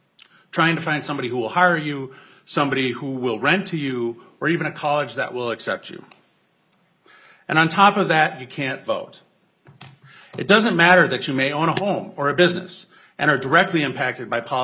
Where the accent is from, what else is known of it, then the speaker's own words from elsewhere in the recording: Owatonna, Minnesota, United States; I'm from Owatonna, and in my mid-20s, I made choices that I'm not proud